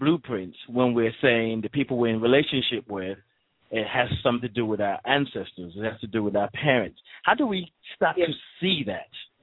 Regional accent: Nigeria; But just because I grew up in Nigeria, it was there

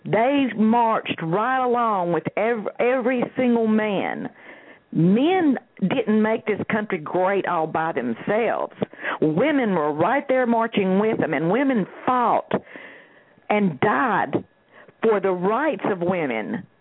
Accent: North Carolina, United States; Yes, I'm from North Carolina.

